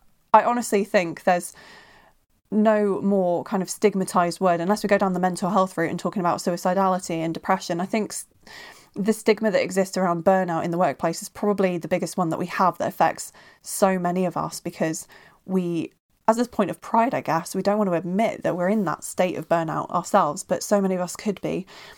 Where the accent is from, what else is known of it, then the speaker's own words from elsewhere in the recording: Bristol, South West England, United Kingdom; now in North West England, United Kingdom; She actually lives in my hometown of Bristol while I'm kicking around up in the Northwest.